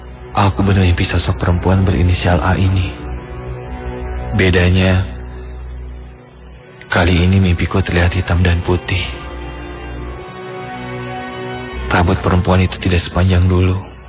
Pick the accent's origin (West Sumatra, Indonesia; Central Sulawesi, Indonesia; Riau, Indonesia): Central Sulawesi, Indonesia; Palu; Kejadian ini bermula ketika aku di bangku SMP. di tempat kelahiranku, di Palu.